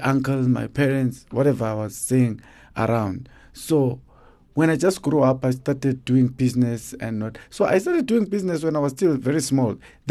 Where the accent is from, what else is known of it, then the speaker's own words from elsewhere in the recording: South Africa; I'm growing up in South Africa. Everything I know is South Africa, you know. I'm not clued up with my blood country.